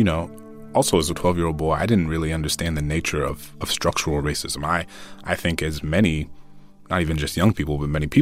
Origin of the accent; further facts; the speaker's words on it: New Orleans, Louisiana, United States; So I grew up in New Orleans. There were a lot of housing projects, right?